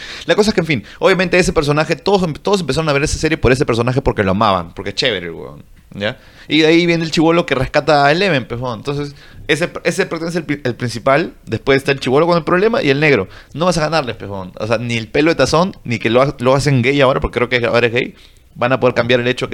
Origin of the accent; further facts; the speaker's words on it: Peru; Perú es gigante, bro. Ya, la verdad. Y somos los mejores de Sudamérica.